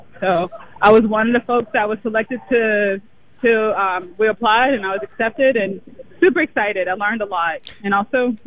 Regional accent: Southeast, United States; So I was from the Southeast, but I went over to the Mid-South

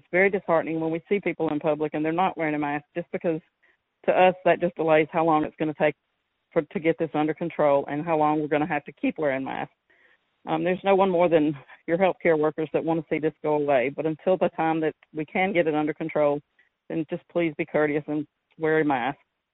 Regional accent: Alabama, United States; I have nursing colleagues in several states, including my home state of Alabama.

